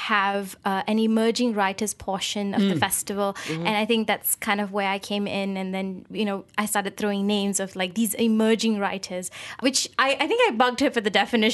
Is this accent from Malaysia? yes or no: yes; Malaysia; I'm a Malaysian Indian writer.